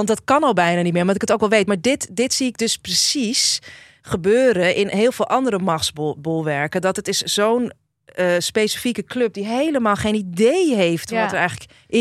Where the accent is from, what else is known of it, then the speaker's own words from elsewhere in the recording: Amsterdam, North Holland, Netherlands; ik als Amsterdammer dan opgegroeide Amsterdammer